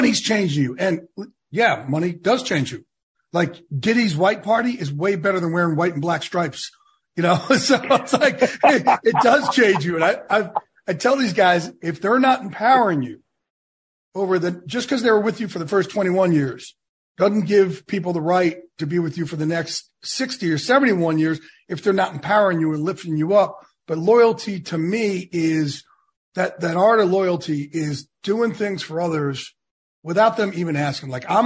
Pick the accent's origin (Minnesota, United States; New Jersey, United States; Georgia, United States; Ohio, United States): New Jersey, United States; I'm a Jersey Shore guy. Yeah.